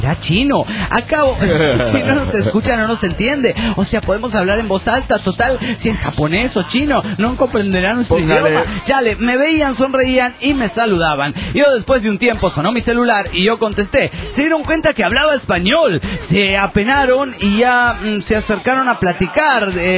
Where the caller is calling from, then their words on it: Cochabamba, Bolivia; de Cochabamba, Bolivia.